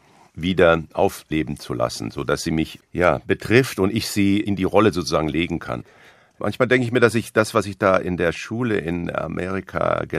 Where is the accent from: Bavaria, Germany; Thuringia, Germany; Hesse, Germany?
Hesse, Germany; Kassel; also born or lived in Hanau; Aber es war in Kassel, wo ich meine frühen Jahre verbracht habe.